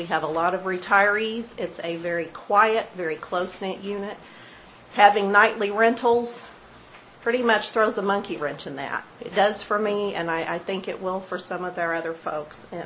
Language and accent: English; Sparta, Missouri, United States; My hometown of Sparta, Missouri is less than 1,200.